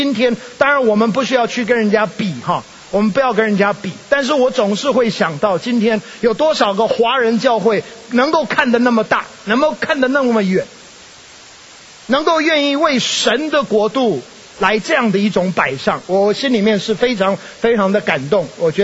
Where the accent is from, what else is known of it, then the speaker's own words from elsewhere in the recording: China; 而福音来到我们中国人的当中是在1807年，马里逊来到中国，把福音传给我们中国人。